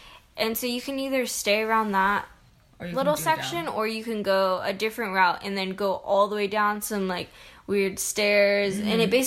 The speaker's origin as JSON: {"language": "English", "region": "California", "country": "United States", "said": "Yeah, I was in an Uber, and it got brought up that I'm from Orange County."}